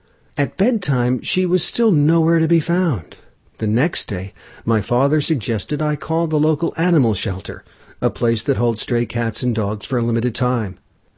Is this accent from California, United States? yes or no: yes; California, United States; As a boy growing up in California, I had a small dog.